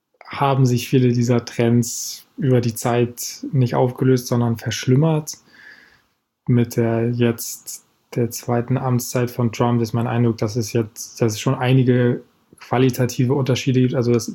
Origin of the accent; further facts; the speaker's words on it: Germany; now in France; ich lebe in Frankreich, bin also sozusagen selbst als Deutscher hier. Meine Frau ist Argentinierin, wir beide sind sozusagen nicht in Frankreich, haben keinen französischen Pass